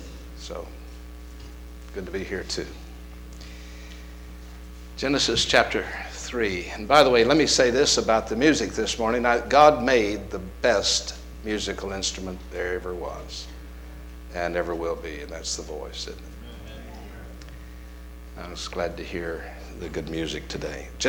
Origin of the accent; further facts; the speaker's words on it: Texas, United States; born there; And Brother Stone Street, I was born in Texas.